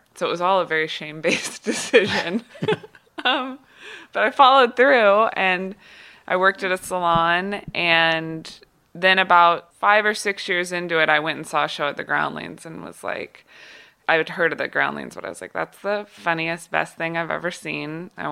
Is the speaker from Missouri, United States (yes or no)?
yes; Kansas City, Missouri, United States; I was from Kansas City. I was in college and I was kind of confused about what I wanted